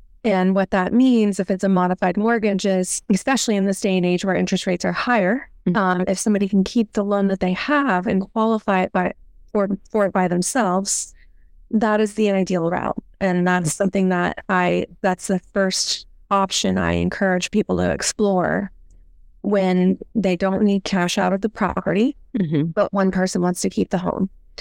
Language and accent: English; Florida, United States; also born or lived in New York, United States; I'm from Florida originally, but I moved to New York for a long time out of college.